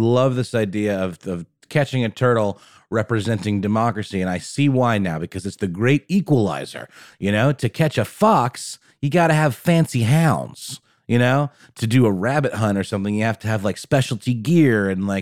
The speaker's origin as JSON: {"language": "English", "country": "Germany", "tie": "born or raised there", "second_language": "English", "said": "when I was once a young German boy growing up in Germany"}